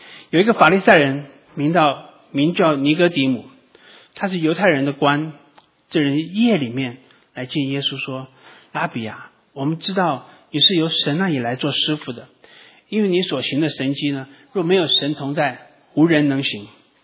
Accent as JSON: {"language": "Chinese", "country": "China", "said": "那我们中国人说我是老人"}